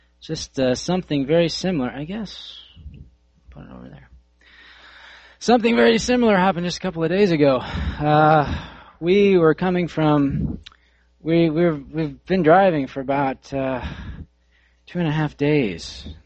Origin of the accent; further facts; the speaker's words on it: Haysville, Kansas, United States; We were coming up from Oklahoma yesterday on the turnpike, and I grew up in Hayesville, and we were getting close.